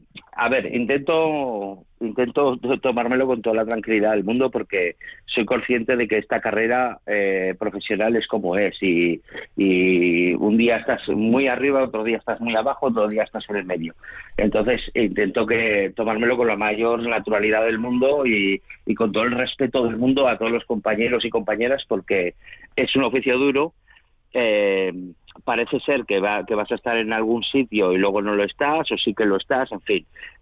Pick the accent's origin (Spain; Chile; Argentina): Spain; Aragon; nos libera un poco de todos los complejos que tenemos los aragoneses, que hemos tenido durante muchos años, de, bueno, desde nuestro acento hasta dentro de nuestra posición en España.